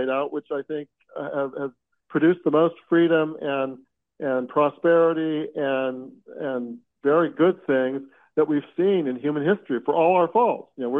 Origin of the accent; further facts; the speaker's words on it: United States; we need to not just have a knee-jerk pride just because we're Americans.